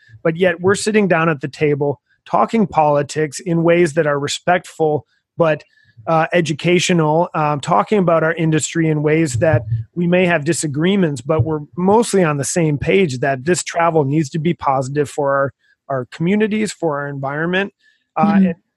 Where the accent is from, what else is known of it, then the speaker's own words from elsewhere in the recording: Minnesota, United States; one of my favorite parts of the world is my home state of Minnesota.